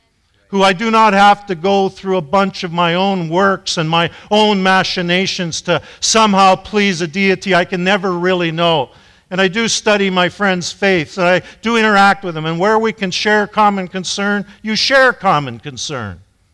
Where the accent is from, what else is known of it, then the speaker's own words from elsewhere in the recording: Alberta, Canada; biblical values in other strong areas that I grew up with in Alberta.